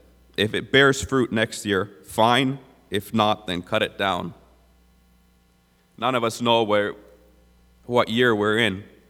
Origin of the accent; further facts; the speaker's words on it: Florida, United States; moved away as an adult; also born or lived in Finland; now in British Columbia, Canada; I was born in Finland. I was 11 years old when we moved to South Florida. I grew up in Florida. My dad pastored the Pentecostal church there for 12 years. I lived in Florida for a total of 16 years myself. I moved here to BC in 2010.